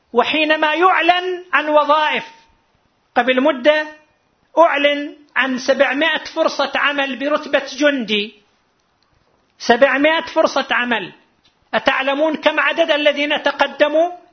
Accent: Qatif, Eastern Province, Saudi Arabia; عندنا في القطيف

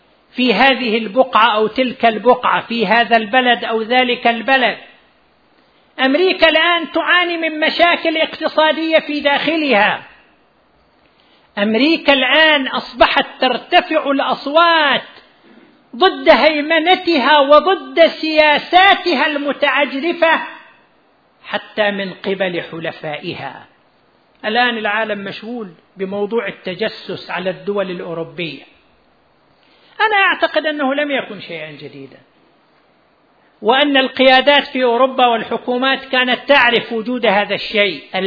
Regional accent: Saudi Arabia; مثل بلادنا المملكة العربية السعودية لها علاقات وثيقة بالولايات المتحدة الأمريكية

